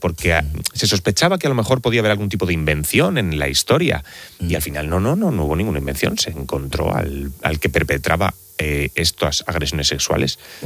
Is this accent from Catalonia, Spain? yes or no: no; Elda, Valencian Community, Spain; yo soy de Elda, de Alicante